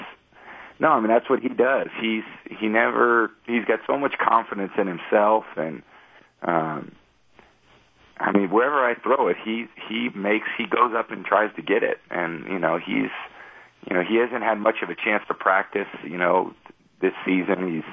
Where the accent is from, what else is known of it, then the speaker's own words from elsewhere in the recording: California, United States; You know, growing up in the Bay Area, and they got a great appreciation for baseball too.